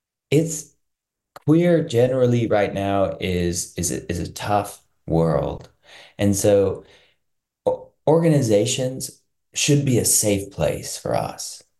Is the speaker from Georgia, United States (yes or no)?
no; Missouri, United States; I come from Missouri and I was not accepted there.